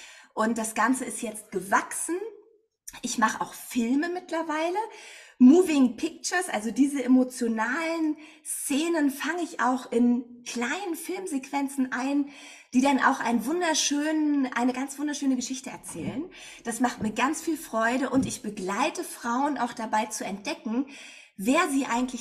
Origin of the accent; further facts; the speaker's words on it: Berlin, Germany; ich komme aus Berlin. Ich lebe hier also in Berlin in meinem Fotoatelier